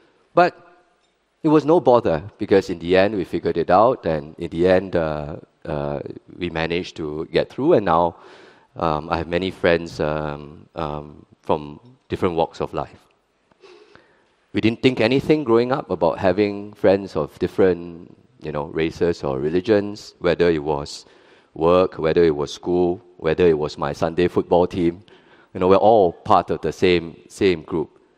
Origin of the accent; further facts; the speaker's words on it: Singapore; first language Hokkien; English is a second language; I'm Chinese, I'm also Buddhist, as I mentioned, I speak Hokkien as my first language